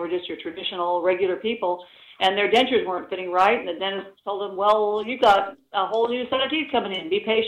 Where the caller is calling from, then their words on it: Vancouver, Washington, United States; Oh, Vancouver, Washington.